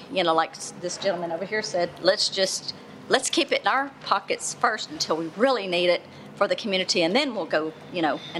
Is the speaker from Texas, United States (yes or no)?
yes; College Station, Texas, United States; I'm originally from College Station, but I live here now and I love it here.